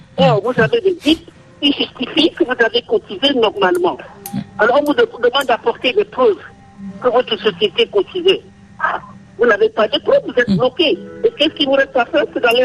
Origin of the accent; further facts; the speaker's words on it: Cameroon; ici, chez nous, au Cameroun